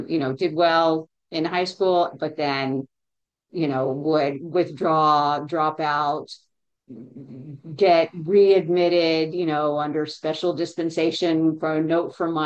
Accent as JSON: {"language": "English", "region": "Texas", "country": "United States", "tie": "born or raised there", "said": "I grew up in near Dallas-Fort Worth. Went to school in Houston"}